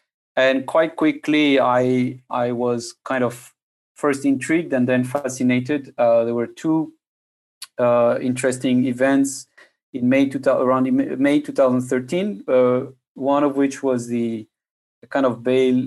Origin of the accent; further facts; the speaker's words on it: France; English is a second language; I'm originally from France, from the south of France.